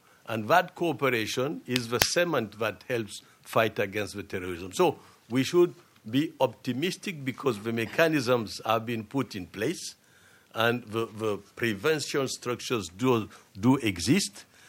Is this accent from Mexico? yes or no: no; Niger; because I'm from Niger, they hardly do infiltrate Niger.